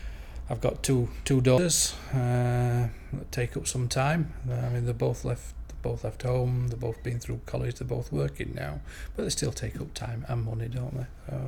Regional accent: Yorkshire and the Humber, United Kingdom; accent: Yorkshire; moved away as an adult; also born or lived in Liverpool; But yes, I'm originally from Yorkshire. The accent's from Yorkshire. I hope, anyway.

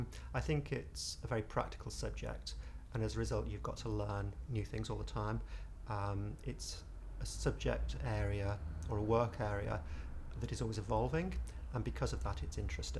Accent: Liverpool, North West England, United Kingdom; now in Sutton Coldfield, United Kingdom; I'm 44. I come from Sutton Coldfield in Birmingham but originally from Liverpool.

